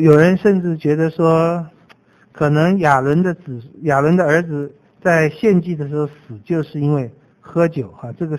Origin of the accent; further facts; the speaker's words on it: China; 这个在我们中国人也有这样的观念哈。